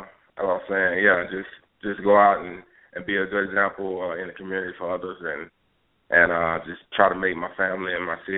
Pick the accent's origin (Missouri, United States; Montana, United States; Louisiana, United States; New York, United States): Louisiana, United States; Shreveport; I grew up in Shreveport, Louisiana.